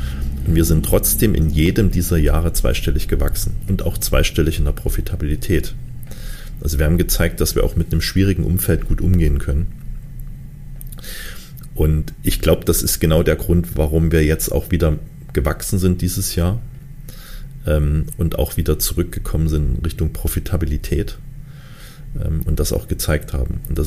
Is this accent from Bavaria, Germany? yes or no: no; Dresden, Saxony, Germany; Und ich sehe, dass der Radverkehr gerade hier in meiner Heimatstadt Dresden sich extrem verändert hat.